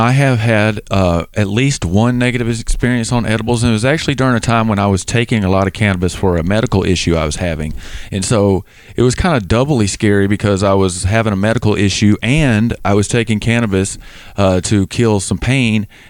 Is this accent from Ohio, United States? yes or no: no; Alabama, United States; now in Washington, United States; because where I grew up in Southern Alabama, there was lots of cornfields, but we never had corn mazes.